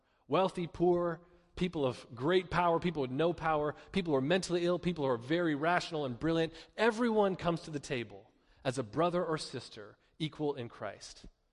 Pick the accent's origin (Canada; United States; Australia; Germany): Canada; as a Canadian with a group of youth there